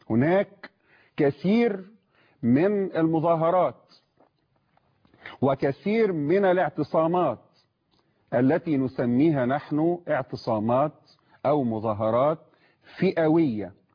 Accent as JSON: {"language": "Arabic", "country": "Egypt", "said": "أنتم مصريين وإحنا كلنا مصريين"}